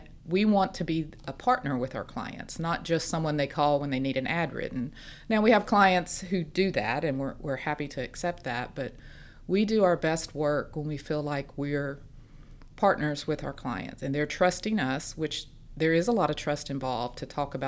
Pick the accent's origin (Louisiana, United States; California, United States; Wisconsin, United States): Louisiana, United States; almost everyone right now at our agency, we are from Southwest Louisiana. Most of us are McNeese graduates.